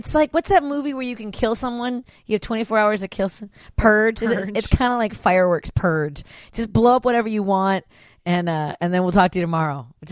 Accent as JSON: {"language": "English", "town": "Norwood Park", "region": "Illinois", "country": "United States", "tie": "born or raised there", "said": "I know that's because we grew up in Norwood Park."}